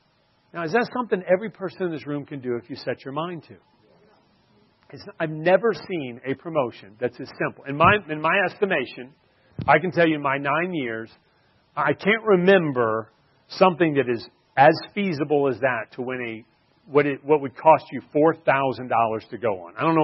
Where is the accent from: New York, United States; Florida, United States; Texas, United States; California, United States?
Florida, United States; I grew up in the Panhandle, the Redneck Riviera of Florida.